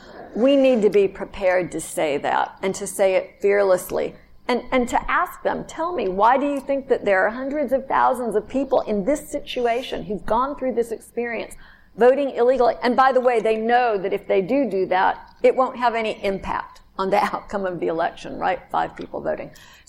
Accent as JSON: {"language": "English", "region": "Alabama", "country": "United States", "said": "And I'm from Alabama. I know a poll tax when I see one."}